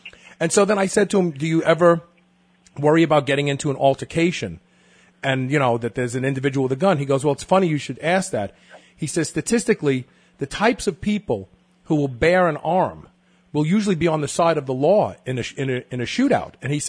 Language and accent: English; New York, United States; also born or lived in Kentucky / Las Vegas / California; I'm originally from New York. lived in Kentucky. I've lived in Las Vegas. I've lived in California.